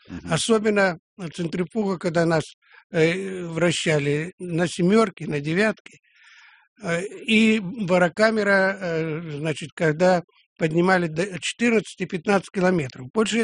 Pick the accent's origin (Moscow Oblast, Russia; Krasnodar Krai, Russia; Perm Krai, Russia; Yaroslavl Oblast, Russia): Krasnodar Krai, Russia; хотя я южный человек, я с Кубани.